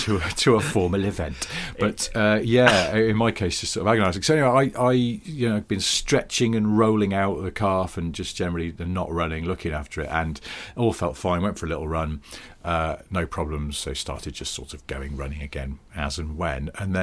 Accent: North West England, United Kingdom; because I grew up in the Northwest and occasionally Fred Dibner would turn up to traction engine rallies.

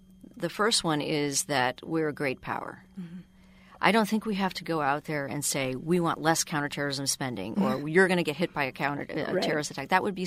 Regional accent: United States; But I'm an American first.

